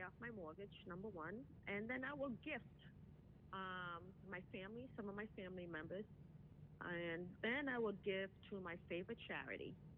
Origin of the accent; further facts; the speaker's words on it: Trinidad & Tobago; Because I'm from Trinidad, so I changed it.